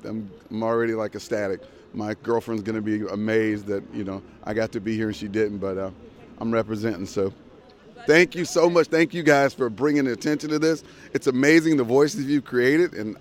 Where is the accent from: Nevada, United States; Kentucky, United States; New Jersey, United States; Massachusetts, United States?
Kentucky, United States; Elizabethtown; I'm originally from Elizabethtown, Kentucky